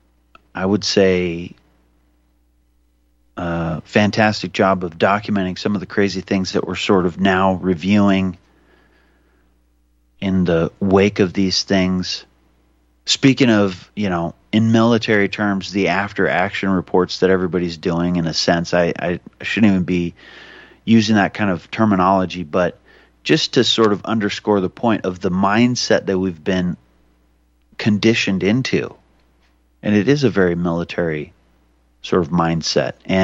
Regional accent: Libby, Montana, United States; born there; I was born in Libby, Montana

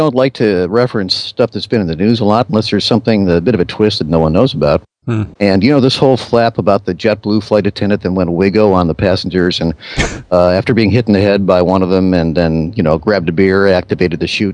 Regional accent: Chicago, Illinois, United States; a 35-year-old man from the near north side of my hometown, Chicago

